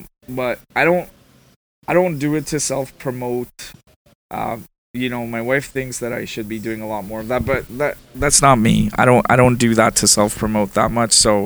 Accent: India; now in Ottawa, Canada; I came from India, so it's bustling. Yeah. And Ottawa has been, you know, it's been 14 years that I've been here, right?

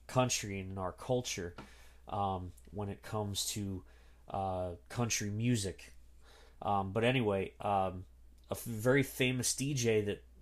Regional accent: New Jersey, United States; Now, I'm from New Jersey. I grew up literally on the shores of the Raritan Bay, right across from New York City.

